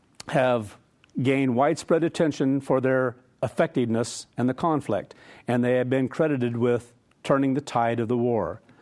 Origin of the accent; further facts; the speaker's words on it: Nebraska, United States; U.S. Strategic Command, based in my home state of Nebraska, recently confirmed publicly